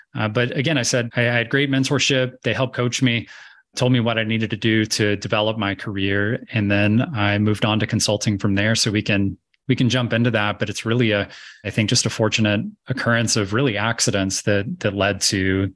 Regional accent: Georgia, United States; And one of those roles happened to be a job in my hometown in Georgia for a junior Salesforce administrator position.

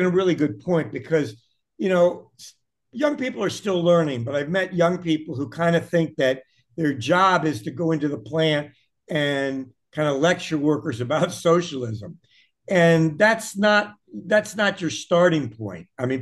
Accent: Washington, District of Columbia, United States; even though I grew up in Washington, D.C. in the 50s, which was felt like a southern city.

